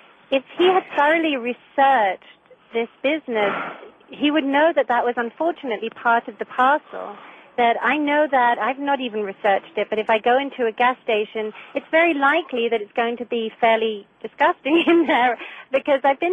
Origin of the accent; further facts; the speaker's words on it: England, United Kingdom; I wouldn't know because I'm from England.